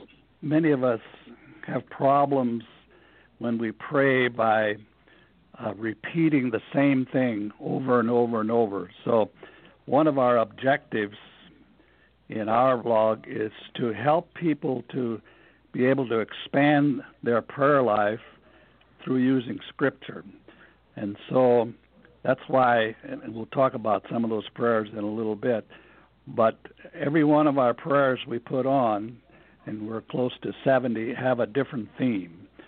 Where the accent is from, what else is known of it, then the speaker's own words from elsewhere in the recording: Nebraska, United States; Yes, I'm from Nebraska.